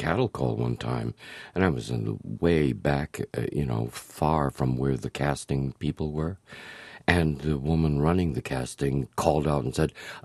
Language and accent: English; Hawaii, United States; moved away; having been born and raised in Hawaii, there's a totally different view about race in Hawaii.